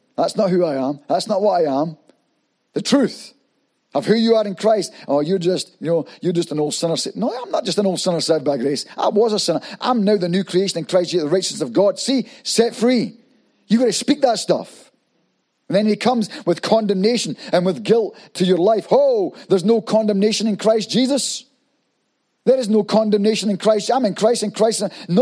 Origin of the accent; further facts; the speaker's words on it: Scotland, United Kingdom; moved away as an adult; now in New Zealand; being American and me being Scottish, you see, you got American passport, I had a British passport.